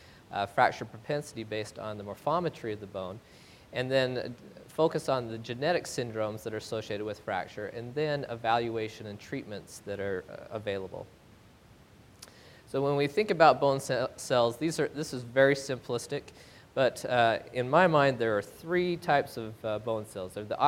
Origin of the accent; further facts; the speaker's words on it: North Ogden, Utah, United States; As mentioned, I'm from North Ogden, and so I feel right at home.